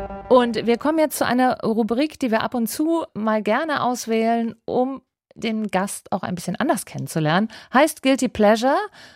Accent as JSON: {"language": "German", "town": "Düsseldorf", "region": "North Rhine-Westphalia", "country": "Germany", "said": "ich komme aus Düsseldorf, aber korrekter ist aus dem gediegenen Düsseldorf-Urdenbach, wo eigentlich lauter Hausbesitzer sind mit zugehörigen Gärten und den entsprechenden Geräten."}